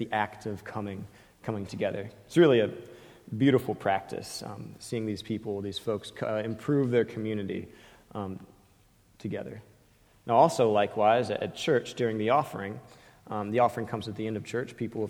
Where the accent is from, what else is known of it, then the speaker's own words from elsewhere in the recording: United States; I didn't like calling him Musaza because I'm American